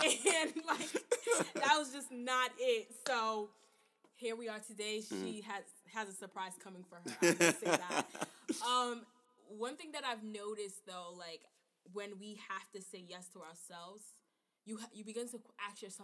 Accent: Nigeria; now in United States; being Nigerian, you know, our parents come here with this idea of who they expect us to be.

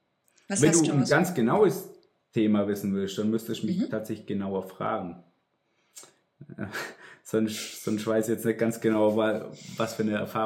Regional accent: Ulm, Baden-Württemberg, Germany; Ich komme ja aus Ulm die Ecke

